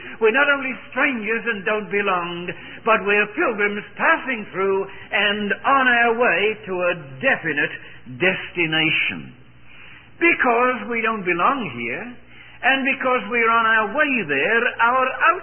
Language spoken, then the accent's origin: English; United Kingdom; born there; My habits are different from yours because I was born in Britain, and that's the strange way that they eat over there.